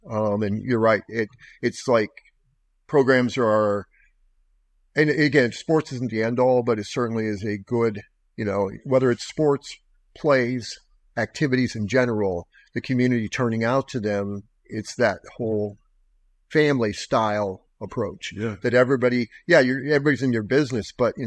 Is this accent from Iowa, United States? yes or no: yes; Iowa, United States; that's the style of program I grew up in Iowa, where the community turned out.